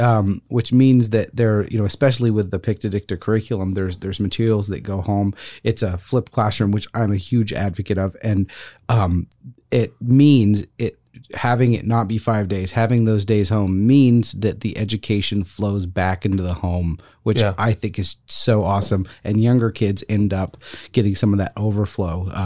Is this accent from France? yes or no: yes; France; I grew up in France.